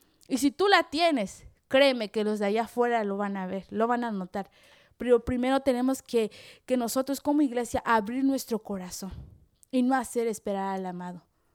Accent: Mexico; moved away; yo soy una de las personas que cuando salí de México, estuve en un instituto

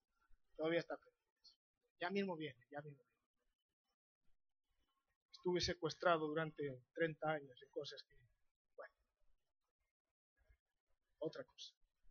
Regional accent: Galicia, Spain; Como gallego mal pensado, con perdón de los presentes

